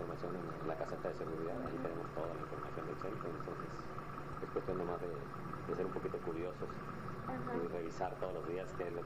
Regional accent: Ciudad Obregón, Sonora, Mexico; moved away as an adult; now in Tijuana, Mexico; yo soy del Estado de Sonora, del Ciudad de Obregón, Sonora, exactamente. Yo me dediqué a otras cosas allá en el Estado de Sonora. Yo llegué aquí a Tijuana por alrededor del 89-90.

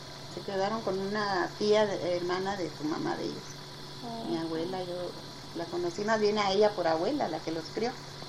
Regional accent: Tijuana, Baja California, Mexico; born there; y ella es del 30. Y yo del 31. Y nací aquí en Tijuana.

